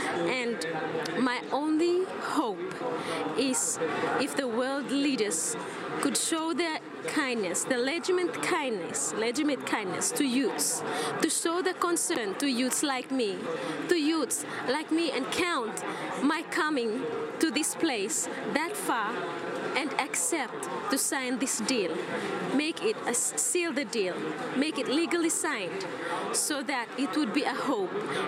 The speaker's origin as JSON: {"language": "English", "country": "Solomon Islands", "said": "I'm from Solomon Islands. I'm 23"}